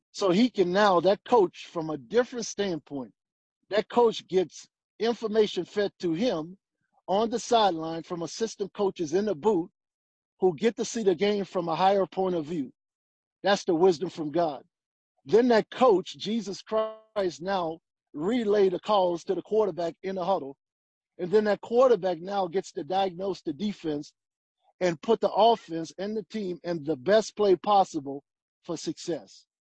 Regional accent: New Orleans, Louisiana, United States; Well, first, I grew up in New Orleans. I grew up in an area called Holly Grove, Rob, same area

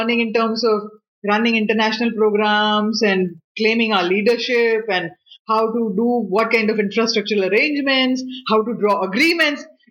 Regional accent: India; He was an American and I am an Indian.

